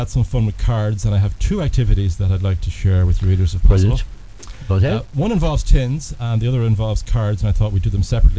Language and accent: English; Dublin, Leinster, Ireland; now in United States; I'm a mathematician. I'm from Dublin originally, but based in the US at the moment.